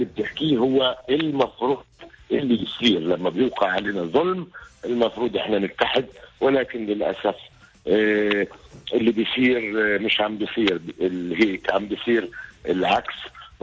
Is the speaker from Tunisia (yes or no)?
no; Palestine; انا كان همي احنا كفلسطينيين واحنا كعرب ماذا نفعل؟